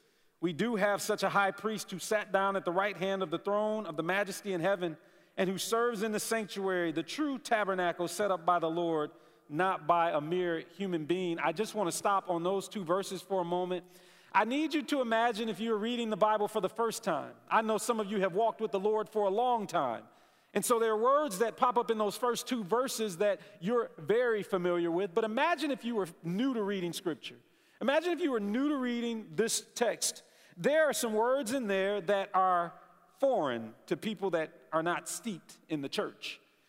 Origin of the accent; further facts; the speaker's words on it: Detroit, Michigan, United States; instead of watching my hometown Detroit Lions lose another football game